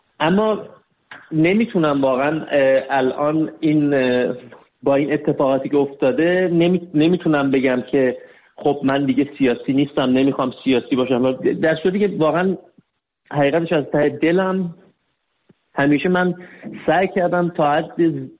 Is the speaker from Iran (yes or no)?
yes; Iran; آدم نمیتونه توی ایران بزرگ شده باشه در شرایطی که ما بزرگ شدیم. من متولد 1360 هم، یعنی من با توی جنگ بزرگ شدم